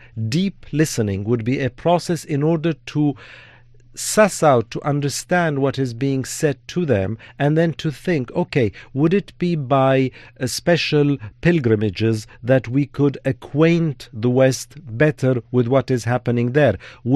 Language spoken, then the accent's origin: English; France; I grew up in France and studied in France with some Jesuitical background as well.